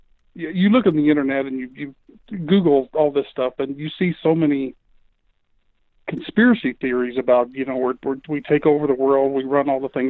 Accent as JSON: {"language": "English", "region": "Nevada", "country": "United States", "said": "I know in my home state, in my jurisdiction of Nevada, and Nevada is not a very, you know, populated state compared to some other states"}